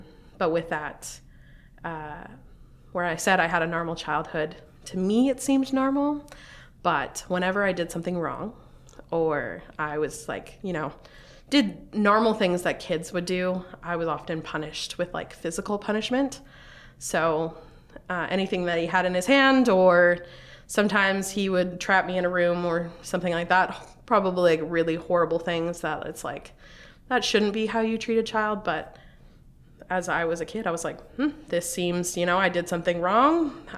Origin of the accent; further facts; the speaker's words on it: Arizona, United States; So I grew up in Arizona. So as many of you know, that is very hot desert.